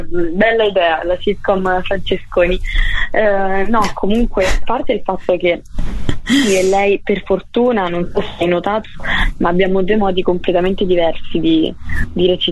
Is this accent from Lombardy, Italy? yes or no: no; Sora, Lazio, Italy; now in Rome, Italy; mi sono trasferita a Roma, perché io sono di Sora, in provincia di Frosinone, quindi mi sono trasferita a Roma